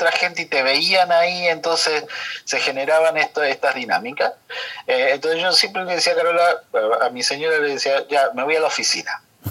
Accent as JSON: {"language": "Spanish", "country": "Argentina", "said": "siendo argentino"}